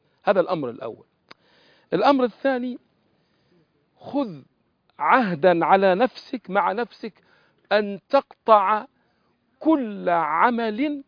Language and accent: Arabic; Algeria; أذكر مرة في برنامج عندنا في الجزائر مع صغار الحفظة